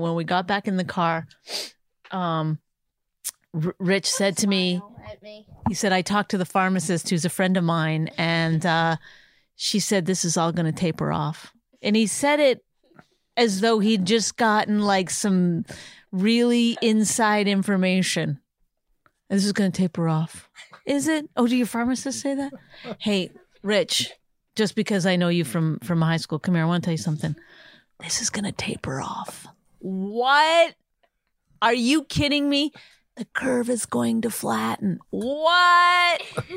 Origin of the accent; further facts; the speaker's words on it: Canada; first of all, I'm Canadian. I didn't grow up here.